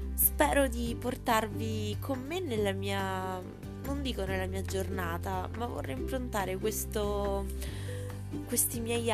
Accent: Rome, Lazio, Italy; ho 22 anni, sono di Roma

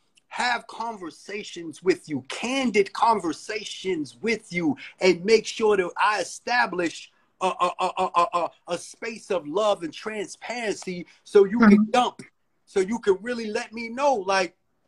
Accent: Bronx, New York, United States; now in Atlanta, United States; Yeah, I'm from the Boogie Down where hip hop started.

